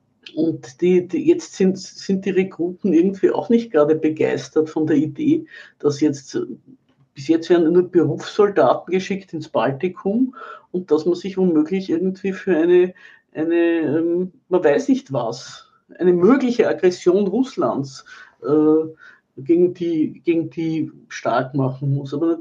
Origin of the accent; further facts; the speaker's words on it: Austria; Also bei uns in Österreich, wie gesagt, ist sie nie abgeschafft.